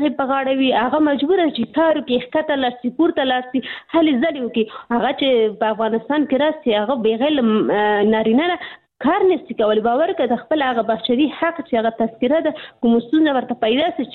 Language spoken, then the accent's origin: Pashto; Pakistan; زه په پاکستان کې پیدا شوې یم هلته مې ژوند تیر کړی تر لسنس نه پورې ما درس ویلي